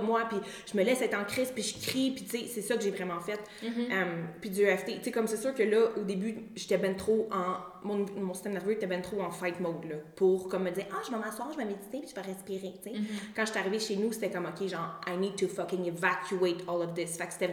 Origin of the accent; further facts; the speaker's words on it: Canada; moved away; Ça fait longtemps que je suis partie du Canada